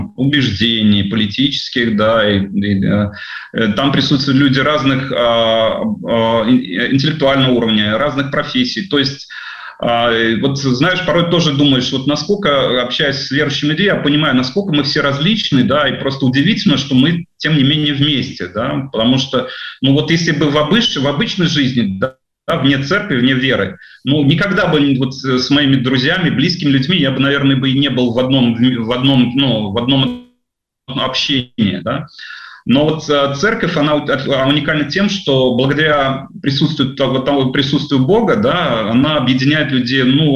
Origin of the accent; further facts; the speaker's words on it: Uzbekistan; я и сам родом из Узбекистана, да, где все-таки распространен ислам